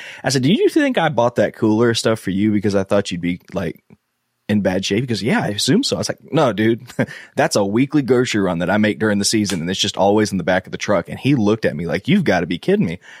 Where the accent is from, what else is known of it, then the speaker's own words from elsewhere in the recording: Georgia, United States; also born or lived in Amelia Island, Florida; So I grew up, I was born in Amelia Island, moved to Southeast Georgia, had 1800 acres of private land that my family had for generations, and I hunted and I had a blast.